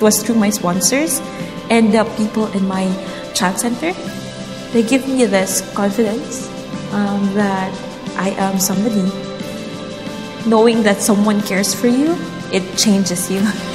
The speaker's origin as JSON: {"language": "English", "town": "Baguio", "region": "Cordillera Administrative Region", "country": "Philippines", "tie": "born or raised there", "said": "I grew up in Baguio City, Philippines."}